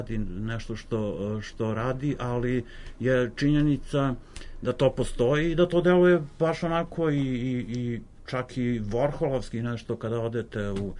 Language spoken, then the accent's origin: Serbian; Vojvodina, Serbia; ja dolazim iz Vojvodine